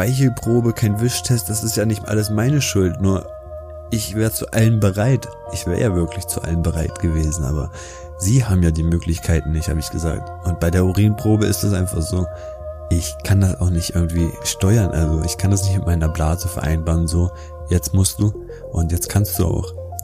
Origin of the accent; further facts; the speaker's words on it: Wolfsburg, Lower Saxony, Germany; ich komme aus Wolfsburg, das ist hier über 40 Kilometer entfernt und ich kenne hier niemanden in diesem Kaff